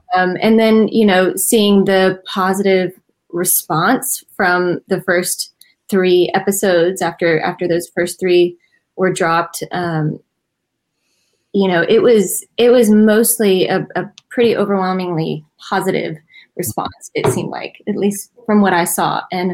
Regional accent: Nashville, Tennessee, United States; grew up in a musical family. My dad is a songwriter and a musician. … we grew up in Nashville.

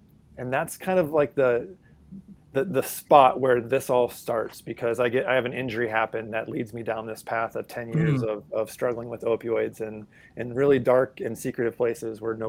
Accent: Lincoln, Nebraska, United States; now in Seattle, United States; We live in the Seattle area. We are originally both from Lincoln, Nebraska.

